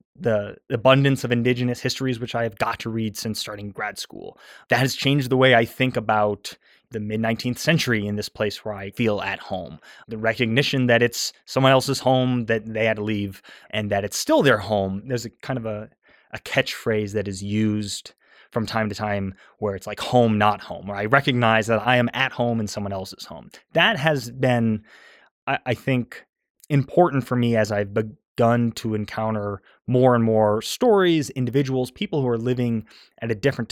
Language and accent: English; Montana, United States; Growing up in Montana, I thought the West was first and foremost empty, which is one of the problematized elements of my own rendering.